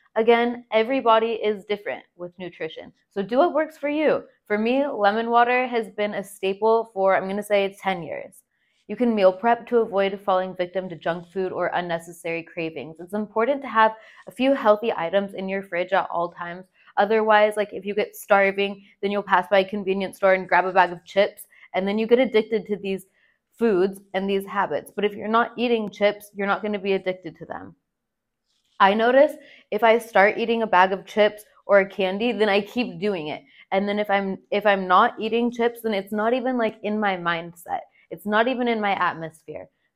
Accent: California, United States; I'm from Sonoma County, Northern California.

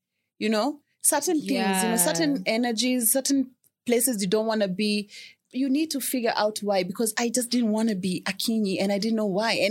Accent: Molo, Nakuru County, Kenya; because I'm from Molo, I'm from Nakuru.

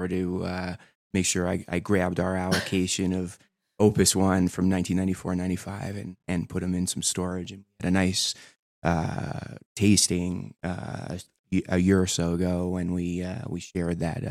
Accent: New York, United States; I currently in Las Vegas and Los Angeles. I'm originally from New York.

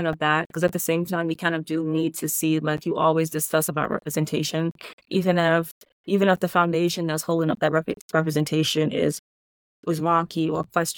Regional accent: Jamaica; That's why I love Jamaican parents, and I'm Jamaican.

